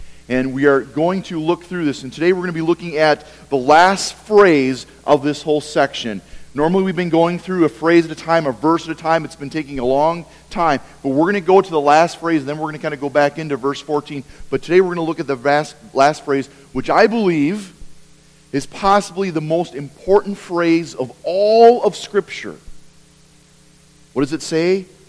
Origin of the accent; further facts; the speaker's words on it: Appleton, Wisconsin, United States; the week after I was in my hometown Appleton area at Life Fest